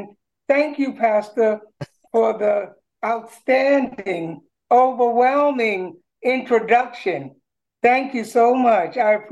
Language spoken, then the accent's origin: English; Bronx, New York, United States; Okay, I was born in the Bronx 71 years ago, and I was educated in the Bronx.